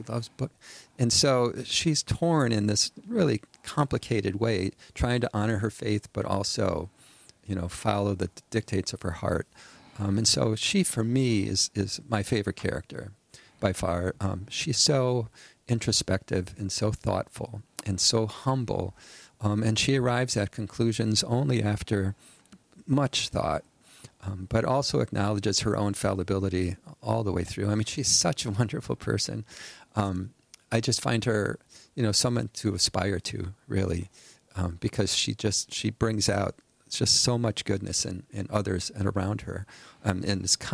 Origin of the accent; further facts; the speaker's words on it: Wisconsin, United States; And I was born and raised in Wisconsin as well.